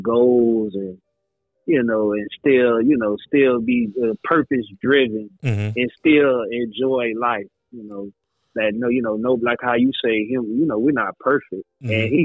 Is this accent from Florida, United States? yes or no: yes; Miami, Florida, United States; we grew up in Miami.